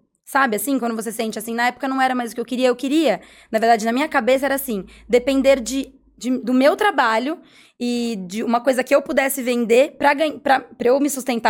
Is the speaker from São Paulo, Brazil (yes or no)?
yes; Atibaia, São Paulo, Brazil; now in Araraquara, Brazil; Eu sou de Atibaia e nasci aqui.